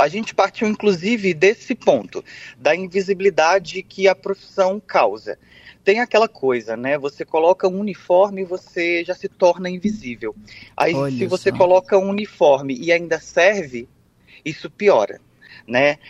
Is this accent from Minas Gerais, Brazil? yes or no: yes; Minas Gerais, Brazil; now in Rio de Janeiro, Brazil; Nesses últimos 12 anos de Rio de Janeiro, porque eu venho do interior de Minas Gerais